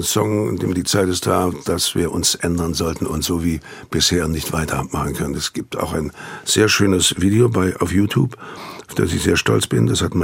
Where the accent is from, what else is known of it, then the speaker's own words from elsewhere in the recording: Thuringia, Germany; accent: Thuringian; Das habe ich dann mit meinem thüringischen Akzent auf Englisch gemacht und mit einem thüringischen Akzent mich dann selber synchronisiert auf Deutsch.